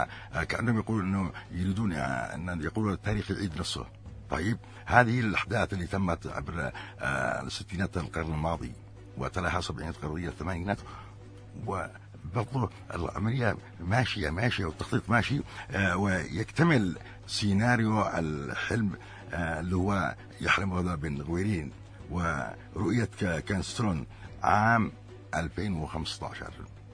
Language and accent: Arabic; Yemen; احنا كمواطن يمني